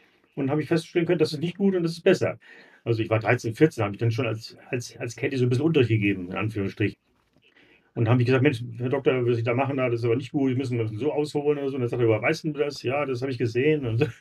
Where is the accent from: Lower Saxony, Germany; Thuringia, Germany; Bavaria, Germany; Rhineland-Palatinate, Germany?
Lower Saxony, Germany; Hittfeld; ich komme aus Hamburg, Hittfeld, das ist bei Harburg, also im Süden von Hamburg.